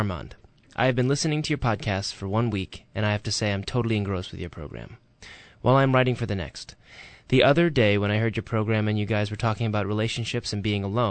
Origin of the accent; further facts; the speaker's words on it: Mexico; English is a second language; I lived for a year and a half in Seattle, where I learned English, and I just came back to Mexico.